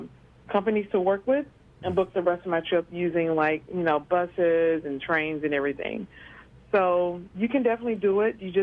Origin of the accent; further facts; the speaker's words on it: St. Louis, Missouri, United States; But, they kind of had a point because I'm originally from North St. Louis, and there, as you know, there's a lot of gun crime there.